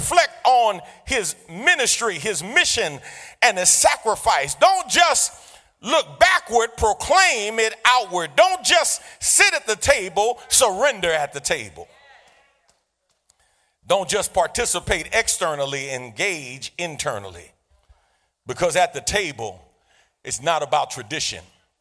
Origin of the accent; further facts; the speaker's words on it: New York City, New York, United States; As a child growing up in New York City, one of the quick lessons you learned is that you can't go anywhere without crossing the street.